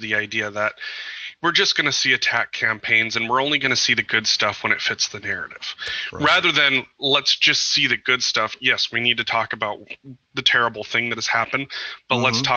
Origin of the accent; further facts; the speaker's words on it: Montana, United States; I mean, in where I grew up in Eastern Montana, we had this, you know, it was MDU and it was a cold-fired plant.